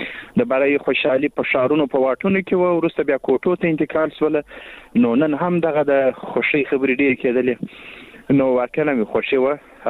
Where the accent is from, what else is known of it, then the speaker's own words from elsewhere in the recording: Lashkar Gah, Helmand, Afghanistan; زه له هلمند څخه یم، لشکرګاه څخه